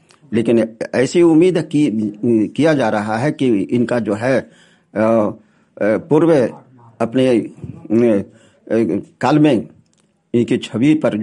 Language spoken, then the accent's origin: Hindi; Dumrojor, Bihar, India; और मैं ग्राम डुमरोजोर पोस्ट गढ़ी थाना खैरा जिला जमुई का निवासी हूँ।